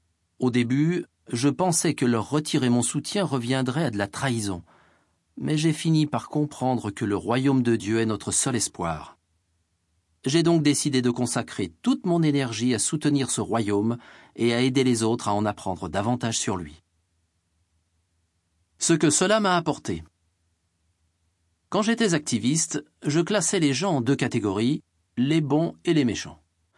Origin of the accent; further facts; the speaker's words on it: Jyväskylä, Central Finland, Finland; promener en famille dans les magnifiques forêts et autour des merveilleux lacs qu'il y avait près de chez nous, à Jyväskylä, une ville de la Finlande centrale.